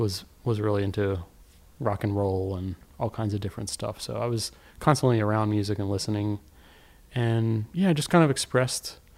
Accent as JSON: {"language": "English", "town": "Lansdowne", "region": "Pennsylvania", "country": "United States", "tie": "born or raised there", "said": "There was a great guitar store in my town, my hometown, called Lansdowne."}